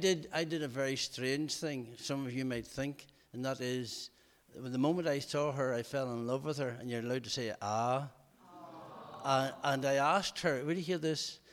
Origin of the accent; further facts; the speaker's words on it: County Monaghan, Ireland; Martin has already told you I come from Monaghan. That's the best county in Ireland, of course. And I'm the best looking of 11 children.